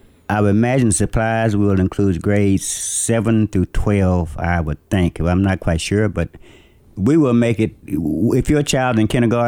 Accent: Commerce, United States; Yeah, I grew up in Commerce. I went to school here in Commerce, played basketball here on state championship team, and I've been here.

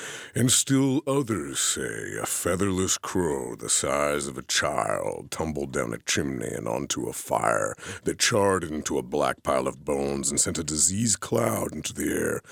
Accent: Oregon, United States; I grew up in Oregon in the shadow of Lewis and Clark

